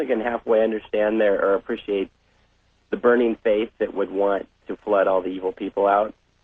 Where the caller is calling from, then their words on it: San Diego, California, United States; I'm calling from San Diego.